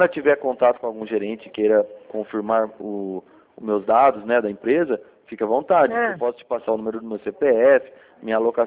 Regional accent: Cordeirópolis, São Paulo, Brazil; Então, eu sou de Cordeirópolis.

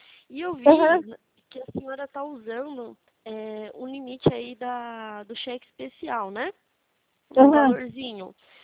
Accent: Atibaia, São Paulo, Brazil; eu sou de Atibaia, aqui interior de São Paulo.

